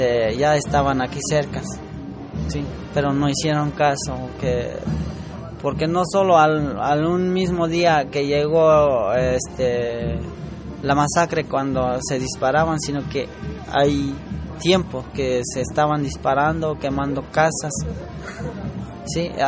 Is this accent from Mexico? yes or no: yes; Mexico; nosotros mismos somos mexicanos.